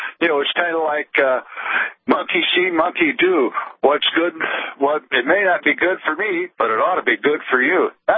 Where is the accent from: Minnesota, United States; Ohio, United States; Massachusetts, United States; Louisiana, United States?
Minnesota, United States; And I'm from Minnesota. We got the same problem here.